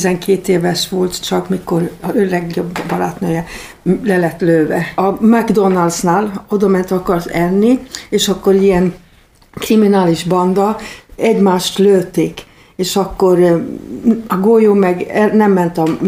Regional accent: Sweden; Mivel, hogy én Svédországban nőttem föl, nekem úgy jó volt a gyerekkorom.

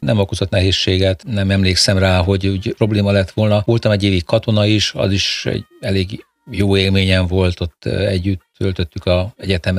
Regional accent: Budapest, Hungary; born there; Budapesten születtem, szüleim ott éltek akkor

